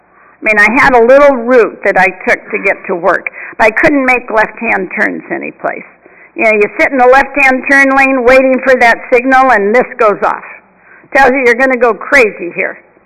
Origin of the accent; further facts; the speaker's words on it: Santa Monica, California, United States; I knew my mother would be very upset about me going to Venice. I'm from Santa Monica. You know, we don't have anything to do with people from Venice, you know.